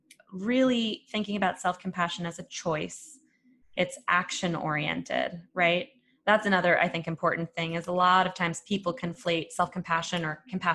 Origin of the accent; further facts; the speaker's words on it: United States; you and I were both born and raised in the United States.